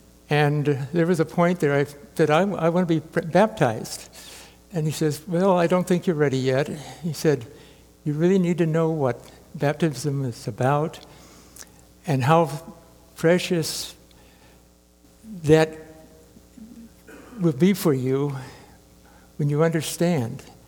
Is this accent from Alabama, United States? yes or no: no; Eugene, Oregon, United States; I grew up in Eugene, Oregon, and my family didn't really go to church